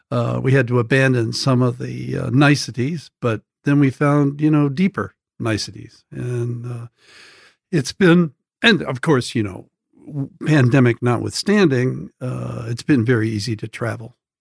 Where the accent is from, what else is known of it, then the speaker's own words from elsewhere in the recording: Baltimore, Maryland, United States; born there; moved away; also born or lived in Midwest; I was born in Maryland, born in Baltimore, lived in Maryland for quite a few years before moving to the Midwest.